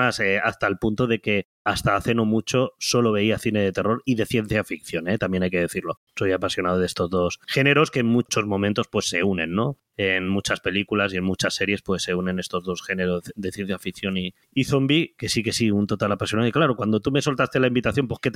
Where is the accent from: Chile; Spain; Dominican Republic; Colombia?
Spain; Úbeda, Andalusia; accent: Andalusian; now in Madrid, Spain; Yo soy natural de Úbeda, de Jaén, aunque por la voz, por que no se me note las S, porque llevo aquí en Madrid más de 20 años y de pequeño también viví muchos años aquí, por lo que os puedo hablar en andaluz cuando yo quiera, pero ya he perdido bastante el acento.